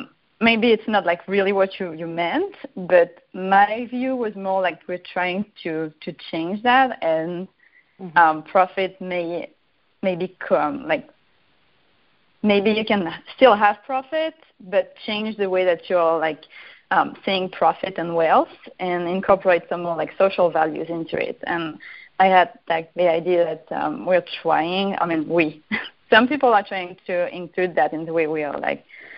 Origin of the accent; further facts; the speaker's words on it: San Mateo, California, United States; I'm also from San Mateo, right next to Rahul, actually.